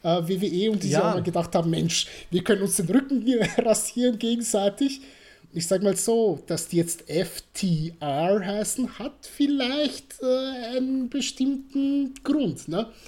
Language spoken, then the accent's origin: German; Austria; als Patriot, als Österreicherin